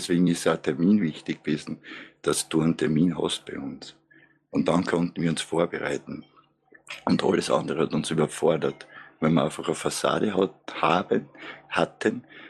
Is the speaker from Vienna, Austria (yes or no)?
yes; Vienna, Austria; now in Upper Austria, Austria; ich bin ein Wiener, bin nach Oberösterreich gezogen